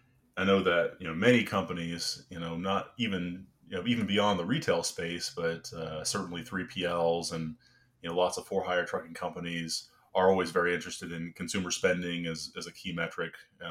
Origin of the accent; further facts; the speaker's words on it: Ohio, United States; now in Washington, United States; And, I'm also from Ohio. So yeah, I mean, our go-to was always Meijer's, growing up in Northwest Ohio.